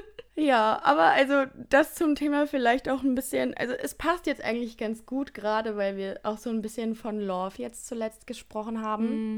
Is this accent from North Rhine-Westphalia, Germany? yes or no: yes; Heinsberg, North Rhine-Westphalia, Germany; für mich ist Heinsberg meine Heimat und dementsprechend auch ein Ort.